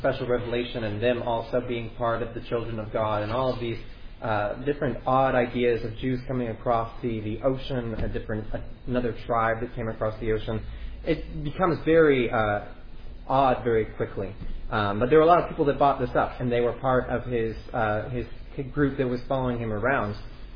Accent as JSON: {"language": "English", "town": "Houston", "region": "Texas", "country": "United States", "tie": "born or raised there", "said": "he actually went to the church that I grew up in Houston, Harvest Bible Church in Cyprus"}